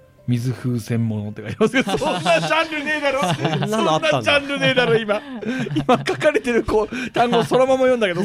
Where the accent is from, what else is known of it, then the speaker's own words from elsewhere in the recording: Sapporo, Hokkaido, Japan; その時にあれ、もう俺札幌人じゃないかもと思って、ちょっと悲しくなった。